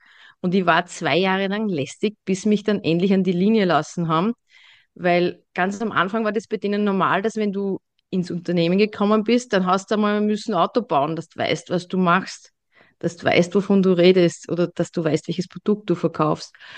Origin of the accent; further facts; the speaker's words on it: Burgenland, Austria; Ich komme da so aus dem Dreiländereck Wien, also Niederösterreich, Burgenland, Steiermark, genau.